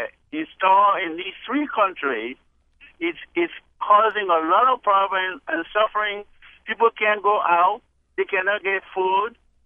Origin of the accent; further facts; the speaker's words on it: Liberia; I'm from Liberia, the western part of where this Ebola is coming from.